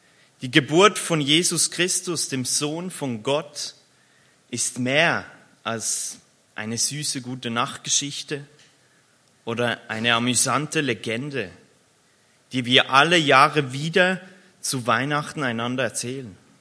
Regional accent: Switzerland; Dort, wo ich früher als Kind in der Schweiz wohnte, da hatten wir einen alten, kalten Keller aus Stein unter dem Haus.

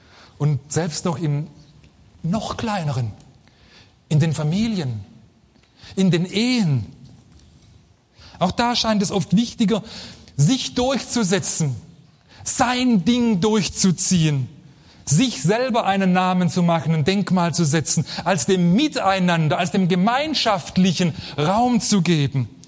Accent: Baden-Württemberg, Germany; Und als Schwabe weiß ich sehr wohl, wovon ich rede.

